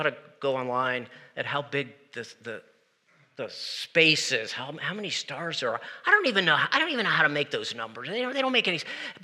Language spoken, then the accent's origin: English; East Coast, United States; The Atlantic Ocean, I grew up on the East Coast. I love the Atlantic Ocean.